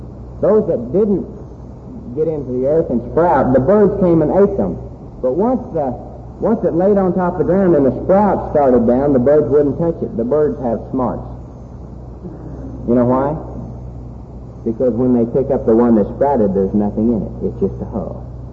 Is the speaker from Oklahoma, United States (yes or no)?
yes; Guthrie, Oklahoma, United States; born there; I was born in Guthrie, Oklahoma. I went to First Baptist Church now and then with my parents.